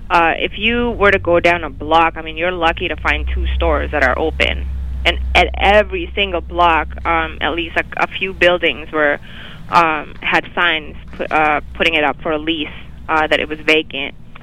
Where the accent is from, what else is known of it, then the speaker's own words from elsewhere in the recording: Canada; as a Canadian, as someone from Canada